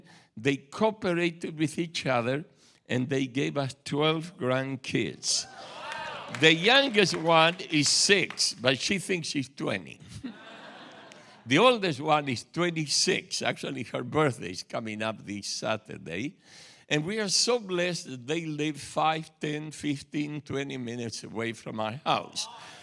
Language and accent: English; Argentina; born there; English is a second language; moved away; It's my accent. I was born in Argentina, my wife and I.